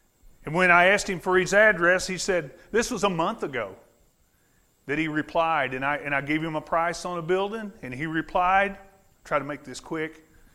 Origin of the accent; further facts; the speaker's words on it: Alto Pass, Illinois, United States; I grew up in Alto Pass.